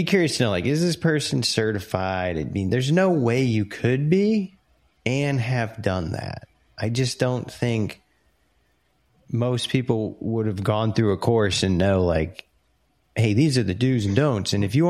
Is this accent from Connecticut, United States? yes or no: yes; Connecticut, United States; Had a lot of fun growing up in Connecticut.